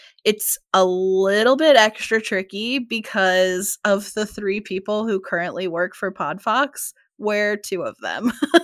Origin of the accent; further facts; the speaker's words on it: Pennsylvania, United States; now in Phoenix, United States; My dad still lives in Pennsylvania. That's where I grew up.